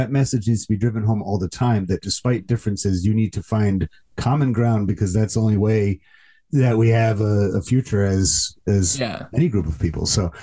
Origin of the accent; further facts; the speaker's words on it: United States; For as an American, I can say this, it drives me up the wall